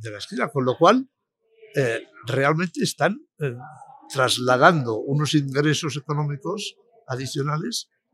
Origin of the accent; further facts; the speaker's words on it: Palma, Balearic Islands, Spain; Tenemos ejemplos en mi tierra, pues en Palma de Mallorca